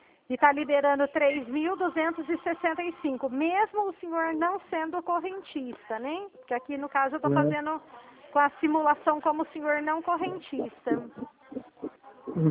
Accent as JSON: {"language": "Portuguese", "region": "São Paulo", "country": "Brazil", "said": "sou interior do estado de São Paulo."}